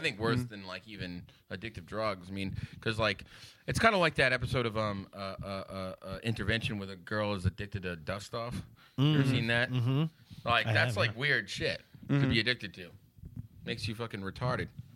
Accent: Boston, Massachusetts, United States; I'm allowed to say retard. I'm from Boston.

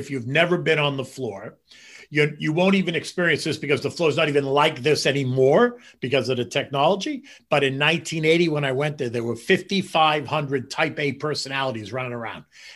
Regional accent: Boston, Massachusetts, United States; moved away as an adult; I was a freshman in college, and I'm a kid from Boston. I was going to school in D.C.

